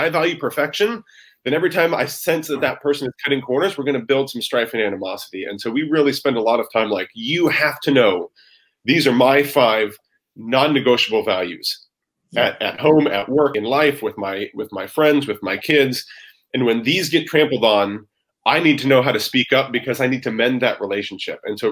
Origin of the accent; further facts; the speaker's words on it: Kansas, United States; And so I grew up in Kansas. We had historical markers where wagon trains headed west still leave their mark in the Kansas prairie, right?